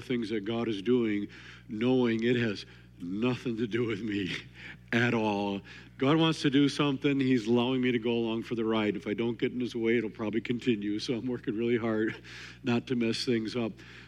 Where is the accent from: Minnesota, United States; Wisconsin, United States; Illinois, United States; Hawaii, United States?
Wisconsin, United States; I'm from Wisconsin.